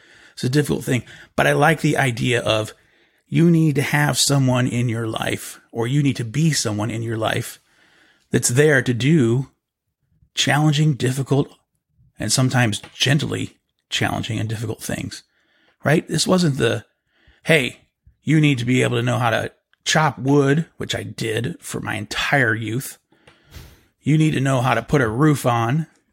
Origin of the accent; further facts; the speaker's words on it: Portville, New York, United States; now in Houston, United States; So when you talk to me, I'll tell you that my hometown is Portville, New York, but I'm from Houston, Texas. And I'm from Houston, even though I'm not a native Texan, but I got bloodied into it.